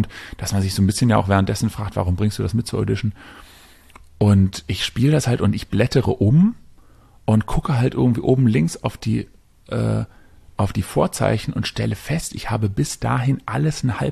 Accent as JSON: {"language": "German", "region": "Berlin", "country": "Germany", "tie": "born or raised there", "said": "ich bin ja Berliner und hier groß geworden"}